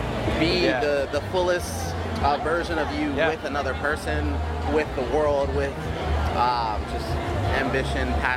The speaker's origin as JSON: {"language": "English", "town": "Los Angeles", "region": "California", "country": "United States", "tie": "born or raised there", "said": "L.A. Born and raised."}